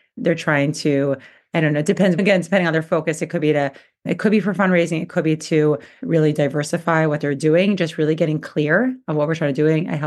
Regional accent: New York, United States; now in Portland, United States; So I actually live, I'm originally from New York. So that's why I talk a little bit fast. But I live in Portland, Oregon.

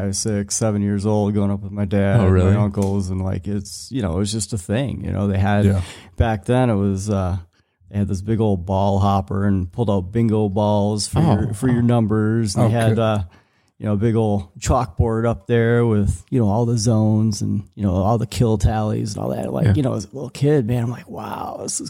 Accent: Davison, Michigan, United States; Davison, Michigan. Davison, Michigan.

